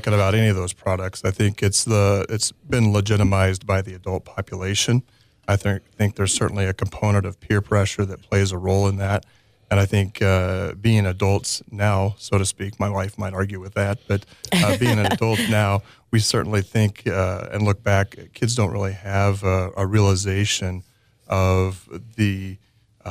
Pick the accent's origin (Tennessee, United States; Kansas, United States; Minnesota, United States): Kansas, United States; Greensburg; my wife was born and raised here in Hutchinson, and I was born and raised out in Greensburg.